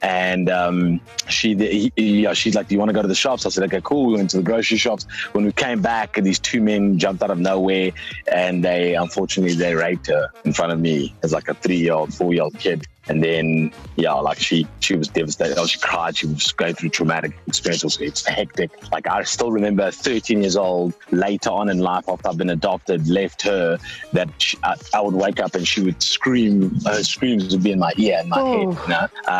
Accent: Kimberley, Northern Cape, South Africa; born there; I was born in Kimberley. Apparently, I was born in Kimberley.

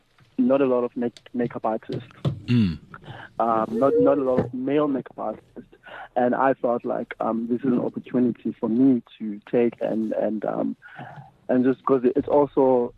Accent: Cape Town, Western Cape, South Africa; now in Johannesburg, South Africa; After that, I came to Joburg. Originally, I'm from Cape Town, and I came to Joburg.

